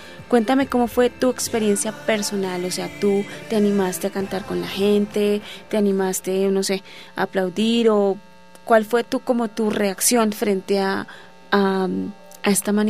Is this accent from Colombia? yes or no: yes; Colombia